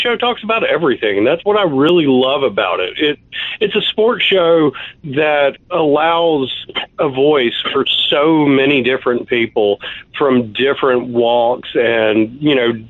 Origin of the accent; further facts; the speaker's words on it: Alabama, United States; Well, you know, I grew up outside of Birmingham, Alabama, and I grew up reading your columns.